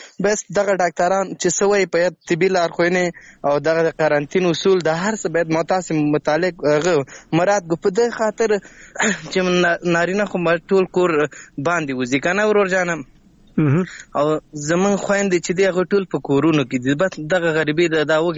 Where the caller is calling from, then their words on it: Laghman, Afghanistan; اړیکه مې له لغمان څخه نیولې ده.